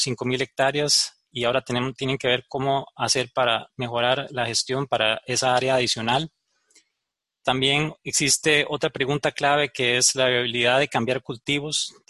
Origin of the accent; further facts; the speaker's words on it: Costa Rica; yo vengo de Costa Rica